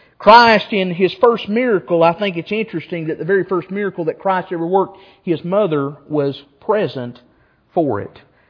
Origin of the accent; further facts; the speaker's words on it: Appalachia, United States; We grew up in Appalachia, poor.